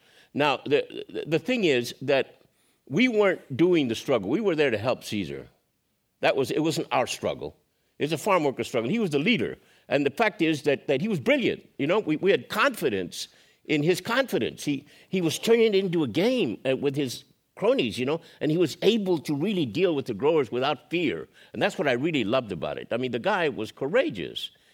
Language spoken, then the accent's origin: English; Delano, California, United States; born there; I went as a Chicano, okay? I was born in Delano.